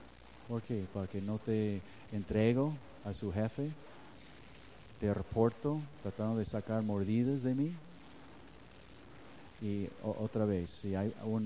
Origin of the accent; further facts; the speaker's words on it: Mexico; Yo tengo puro peso, soy mexicano, llévame.